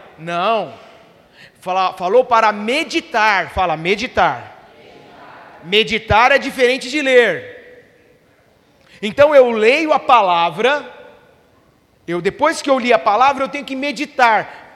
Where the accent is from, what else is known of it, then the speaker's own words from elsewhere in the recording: Brazil; Agora, nós como bons brasileiros, o que a gente costuma fazer? Principalmente brasileiro.